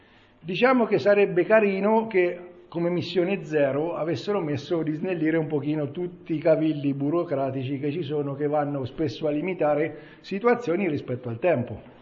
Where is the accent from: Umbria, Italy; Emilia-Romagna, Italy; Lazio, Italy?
Umbria, Italy; la piccolissima Umbria, e lo dico con orgoglio da umbro, grossissimi problemi non ne crea.